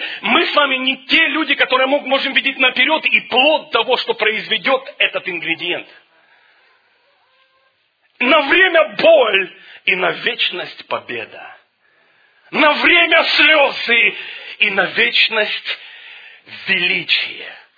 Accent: Ukraine; born there; Первые годы моей молодости, знаете, когда мы родились на Украине, мать работает на двух работах

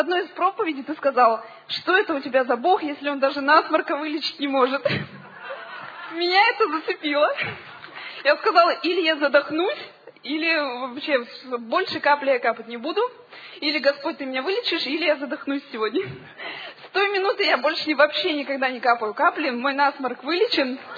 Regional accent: Tyumen, Tyumen Oblast, Russia; я из Тюмени.

